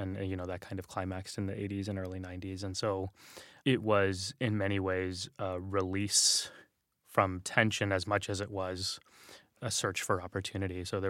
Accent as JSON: {"language": "English", "town": "San Antonio", "region": "Texas", "country": "United States", "tie": "born or raised there", "said": "we grew up in San Antonio, which it's majority minority. It's mostly minorities. And so, and largely Latino, mostly Hispanic."}